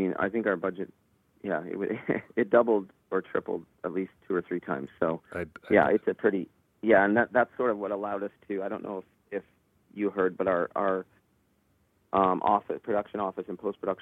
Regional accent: Owen Sound, Ontario, Canada; I'm from Owen Sound, and I didn't have money.

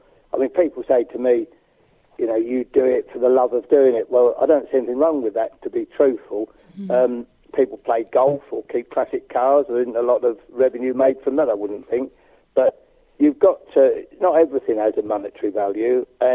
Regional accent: East of England, United Kingdom; but then I am from Suffolk.

